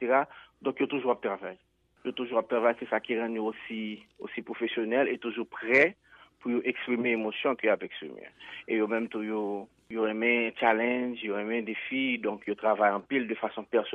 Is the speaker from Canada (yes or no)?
no; Haiti; c'est réalité pas nous en tant qu'Haïtien.